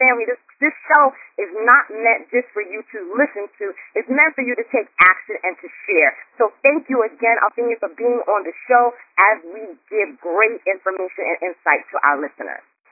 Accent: Brooklyn, New York, United States; I am from East New York, Brooklyn.

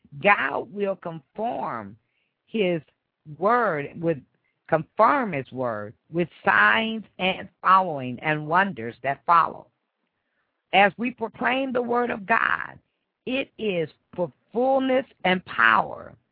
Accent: Midwest, United States; Well, when I was growing up in the Midwest, they used to have tornado drill all the time

